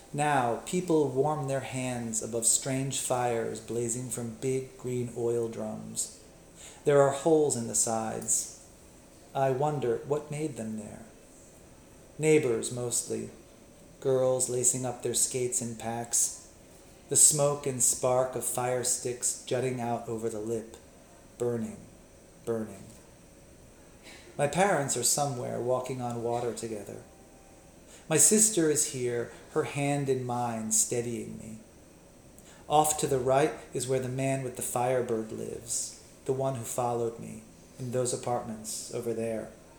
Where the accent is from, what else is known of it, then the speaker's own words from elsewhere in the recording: Maryland, United States; But it's about where I grew up in Maryland, in suburban Maryland.